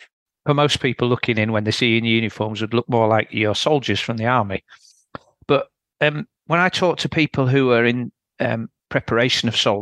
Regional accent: Yorkshire and the Humber, United Kingdom; I spent most of my formative childhood in Yorkshire

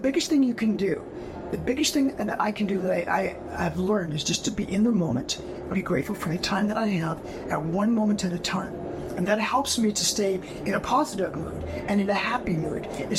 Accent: Canada; Yeah, well, I'm originally from Canada.

